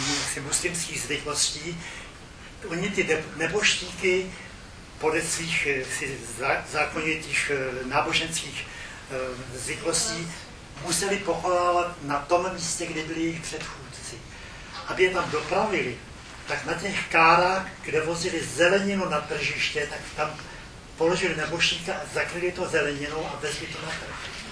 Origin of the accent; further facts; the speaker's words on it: Plzeň, Plzeň Region, Czechia; born there; jeli jsme přes Plzeň, přes moje rodiště